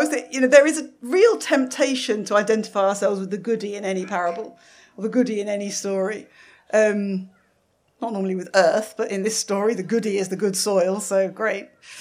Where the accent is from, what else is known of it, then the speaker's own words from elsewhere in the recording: East Midlands, United Kingdom; I come from Lincolnshire, so I was very excited.